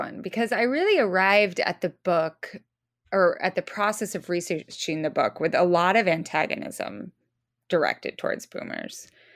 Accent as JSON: {"language": "English", "region": "Idaho", "country": "United States", "tie": "born or raised there", "said": "I'm at the very end of the official age spectrum. And the combination of that and growing up in North Idaho"}